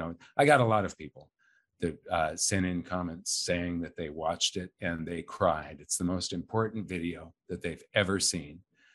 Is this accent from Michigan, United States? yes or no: no; Los Angeles, California, United States; I come from Los Angeles, and there back in the 70s and 80s and so on